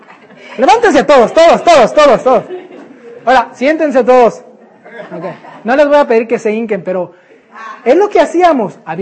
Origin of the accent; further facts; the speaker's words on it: Mexico; Desde niños, vamos a decir, venimos de la iglesia católica. Pues yo creo la mayoría de nosotros, ¿no? Como mexicanos, pues casi el 90% de los mexicanos somos católicos